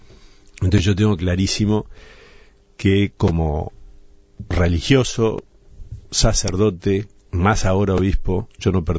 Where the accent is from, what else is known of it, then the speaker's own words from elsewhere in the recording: Uruguay; Siento muy fuerte la realidad de lo que es el Uruguay, me siento muy uruguayo